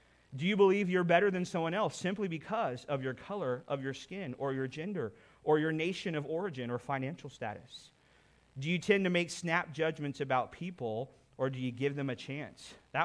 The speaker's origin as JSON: {"language": "English", "region": "Oklahoma", "country": "United States", "tie": "born or raised there", "moved": "yes", "lives_now": "Canada", "said": "I was raised in Oklahoma in the United States. Anybody here raised in Oklahoma in the United States?"}